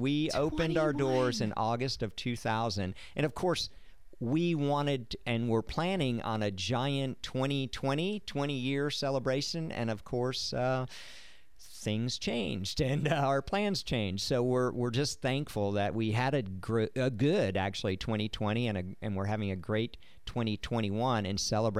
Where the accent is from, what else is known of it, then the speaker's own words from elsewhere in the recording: Florida, United States; now in Pensacola, United States; We ended up in Pensacola, and I'm originally from Southwest Florida